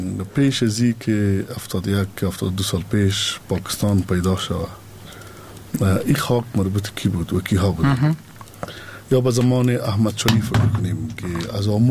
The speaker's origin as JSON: {"language": "Persian", "country": "Afghanistan", "said": "من تابع افغانستان هستم، میرم یک روز تابعیت امریکا رو میگیرم، اما بازم من افغان هستم یا نیستم؟"}